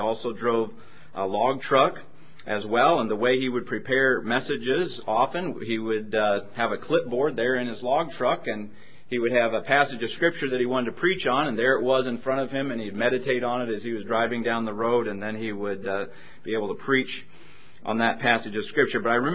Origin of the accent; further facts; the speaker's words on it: Oregon, United States; If you put your finger right in the middle of that loop, that's where I grew up there in Oregon.